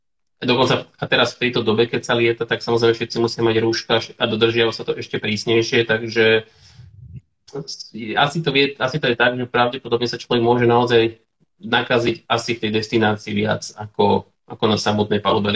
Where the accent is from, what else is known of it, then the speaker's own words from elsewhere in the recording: Bratislava, Bratislava Region, Slovakia; A tá cesta trvá okolo z Bratislavy, keďže som z Bratislavy, tak tá cesta trvá plus minus okolo 4 hodín.